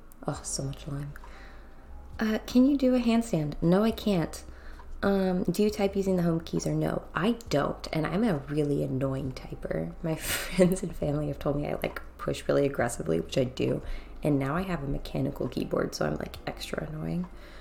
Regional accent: California, United States; I'm not there anymore. I'm originally from California

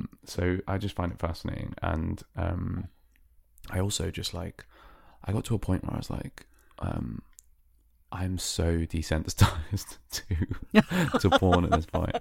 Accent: United Kingdom; But I am a British voice actor, vocal artist, whatever VA actually stands for.

